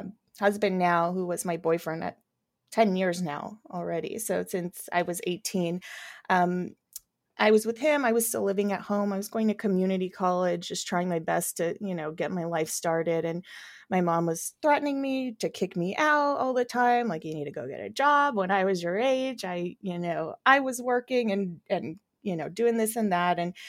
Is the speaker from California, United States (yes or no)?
yes; Burbank, California, United States; now in Los Angeles, United States; I live in Los Angeles with my husband. I grew up here in Burbank, and I was raised by a single mom.